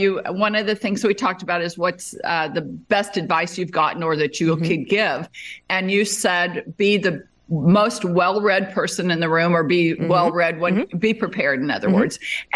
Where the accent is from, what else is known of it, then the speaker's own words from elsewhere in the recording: Las Vegas, Nevada, United States; Well, I grew up in Las Vegas, which ironically at the time was not such a rodeo capital, but it is now because it hosts the National Finals Rodeo